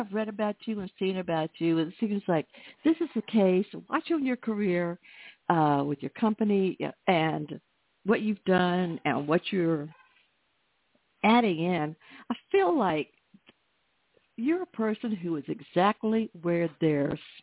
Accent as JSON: {"language": "English", "town": "Atlanta", "region": "Georgia", "country": "United States", "tie": "born or raised there", "said": "last weekend I was at the Con Possible Steampunk Expo in Atlanta, my hometown, and that was fun."}